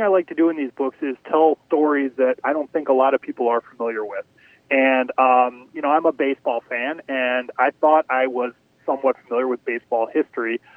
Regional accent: Wisconsin, United States; I wanted to come back to my home state and kick everything off.

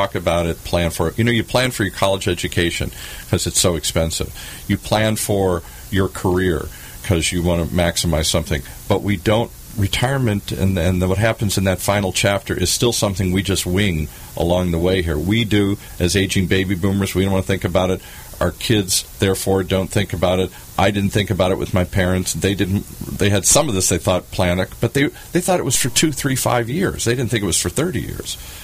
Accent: Midwest, United States; I'm from the Midwest too, and yeah, you took in grandma

